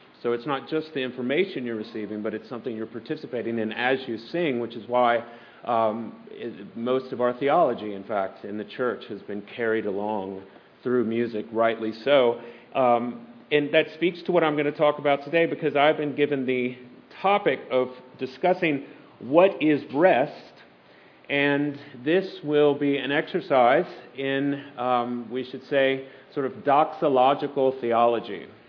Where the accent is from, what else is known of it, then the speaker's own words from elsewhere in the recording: Baton Rouge, Louisiana, United States; now in Louisville, United States; I am from Baton Rouge, Louisiana. I'm currently the rector of St. Francis in the Fields Episcopal Church in Louisville, Kentucky.